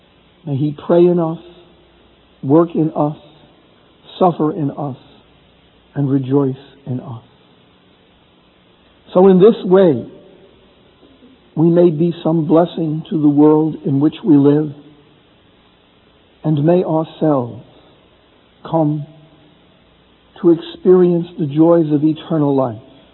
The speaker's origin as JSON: {"language": "English", "region": "New York", "country": "United States", "said": "I'm a New Yorker, and we always have an angle."}